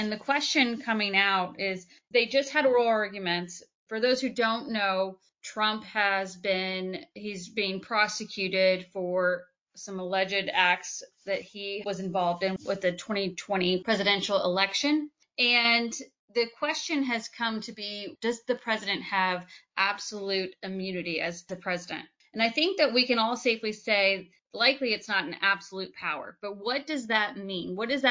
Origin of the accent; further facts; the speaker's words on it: Iowa, United States; now in Kentucky, United States; I'm initially from Iowa.